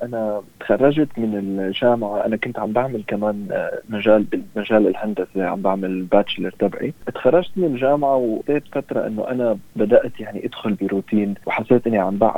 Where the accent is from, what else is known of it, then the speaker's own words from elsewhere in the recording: Dubai, United Arab Emirates; born there; أنا ولدت بدبي بعائلة سورية